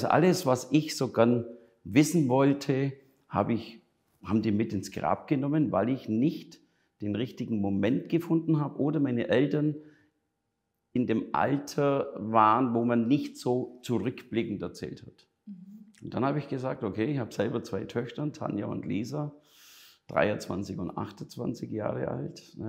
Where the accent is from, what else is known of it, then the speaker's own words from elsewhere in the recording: Augsburg, Bavaria, Germany; accent: Swabian; Augsburg, also Landkreis Augsburg. Natürlich wohnen tue ich in Nottendorf. Das ist so nördlich von Augsburg, aber man hört es ja, ne? Bayerisch, Schwabisch, Schwäbisch.